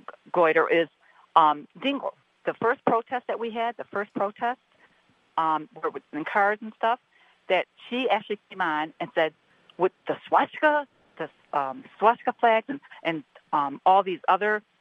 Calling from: Troy, Michigan, United States; from Troy, Michigan.

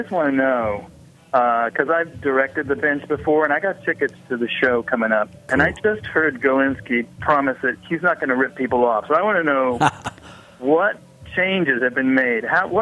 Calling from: Manhattan, New York, United States; calling from Manhattan.

